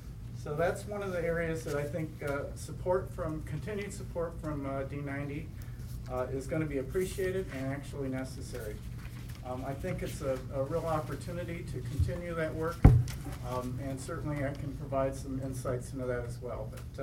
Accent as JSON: {"language": "English", "region": "California", "country": "United States", "tie": "born or raised there", "said": "I grew up in California. We just had city government. We had unified school districts."}